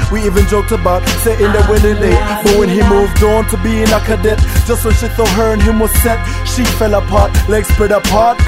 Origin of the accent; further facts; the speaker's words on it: Kampala, Central Region, Uganda; Yo, growing up in Kampala, Uganda, there was this one game my older sister and her friends used to play that stuck with me.